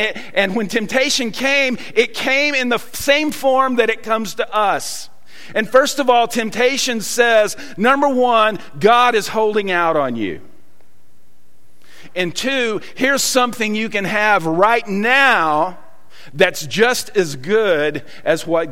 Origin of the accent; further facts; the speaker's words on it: the South, United States; accent: Southern; my native language is Southern. So I mostly stick to that.